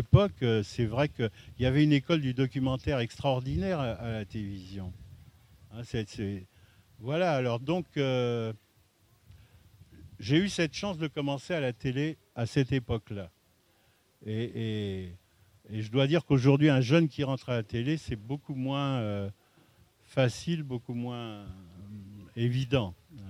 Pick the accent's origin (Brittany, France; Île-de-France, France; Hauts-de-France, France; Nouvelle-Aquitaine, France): Île-de-France, France; Paris; born there; je suis né à Paris. J'ai eu la chance d'aller au lycée, mais je connaissais peu mon pays.